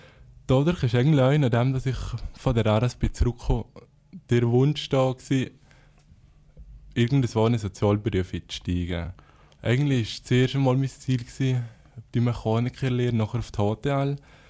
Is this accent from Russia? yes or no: no; Brig-Glis, Valais, Switzerland; born there; Ich bin geboren 1974 im Januar in Brieg-Gleis